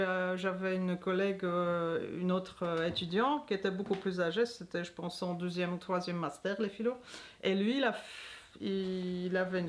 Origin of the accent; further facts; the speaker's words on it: Poland; Moi, je suis polonaise